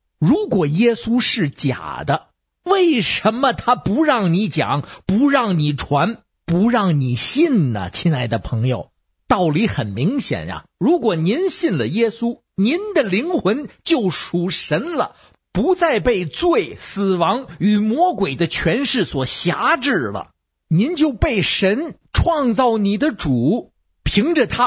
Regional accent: Beijing, China; 我是北京的

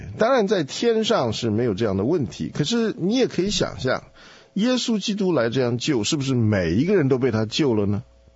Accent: China; 因为我们从中国来嘛，对中东的地方的文化历史不是这么熟悉，

